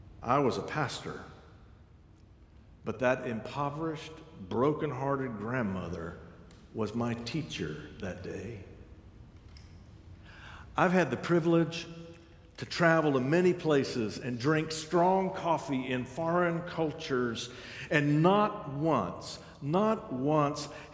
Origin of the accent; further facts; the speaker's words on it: United States; I'm American, you're Nicaraguan.